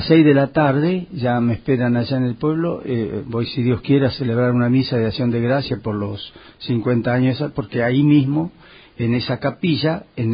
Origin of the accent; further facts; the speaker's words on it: Gobernador Castro, Buenos Aires, Argentina; born there; now in Rojas, Argentina; yo era ordenado sacerdote en Gobernador Castro, mi pueblo natal.